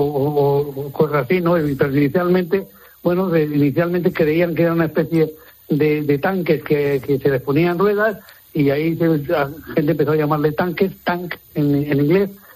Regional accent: Spain; a mí como militar, como europeo, como español

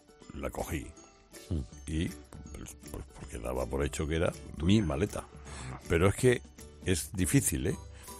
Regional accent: Madrid, Community of Madrid, Spain; de Madrid.

